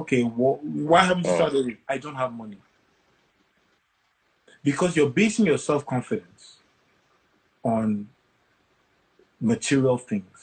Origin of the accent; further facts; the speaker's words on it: Lagos, Nigeria; and I'm a Christian. And what I grew up, my parents, I grew up in Lagos. I'm a Lagos boy through and through. So, I went to Adrao, I went to King's College Lagos. While I was at University of Jos, I lived in Lagos.